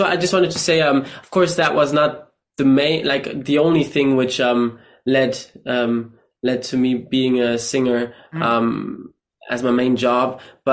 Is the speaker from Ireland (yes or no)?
yes; Ireland; now in Germany; So currently I'm living in Germany, but I'm actually Irish.